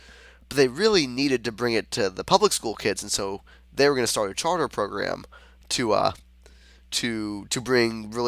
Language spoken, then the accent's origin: English; Louisiana, United States; I grew up in Louisiana, so...